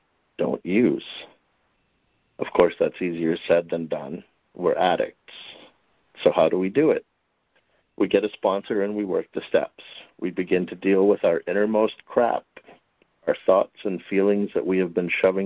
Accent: North Vancouver, British Columbia, Canada; Hi, friends. … from North Vancouver, BC, and I'm a marijuana addict who's in recovery

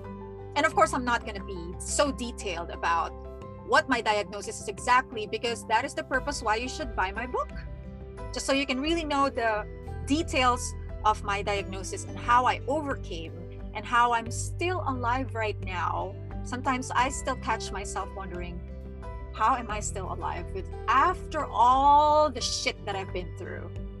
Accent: Philippines; English is a second language; now in California, United States; I'm from the Philippines and have been based here in California for only 5 years

